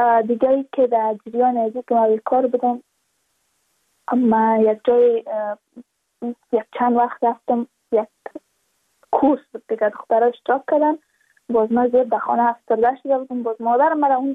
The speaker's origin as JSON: {"language": "Persian", "region": "Badakhshan", "country": "Afghanistan", "said": "چون ما از بدخشان هستیم، یعنی منطقه دور دستش"}